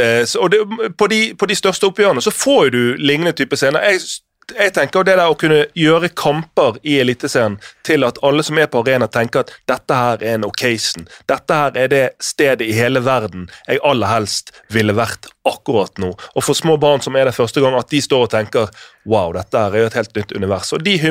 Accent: Bergen, Vestland, Norway; glemmer at jeg er bergenser og sannsynligvis blir jeg satt i eksil av å si dette her

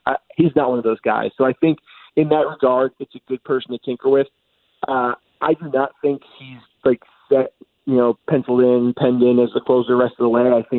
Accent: Philadelphia, Pennsylvania, United States; a Philadelphia guy. I'm from Philadelphia originally, so maybe I'm just like, you know, anti-Pittsburgh in a lot of ways because it's very much a second-rate Pennsylvania city.

